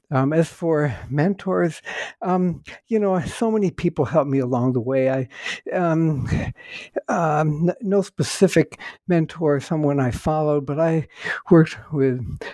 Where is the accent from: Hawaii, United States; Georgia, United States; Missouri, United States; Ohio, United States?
Ohio, United States; born or raised there